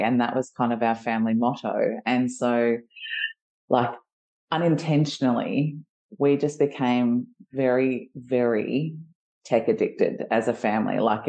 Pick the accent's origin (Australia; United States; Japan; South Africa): Australia; Geelong, Victoria; I'm a girl from Geelong. I grew up in, you know, a rural town where, you know, I had a parent in the army and a parent who was kind of the founder of an organization.